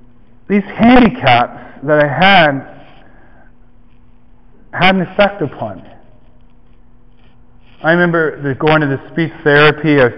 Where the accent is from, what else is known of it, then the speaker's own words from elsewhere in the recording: Iroquois Falls, Ontario, Canada; born there; when I was born on June 26, 1961, I was born up north in a place called Iroquois Falls.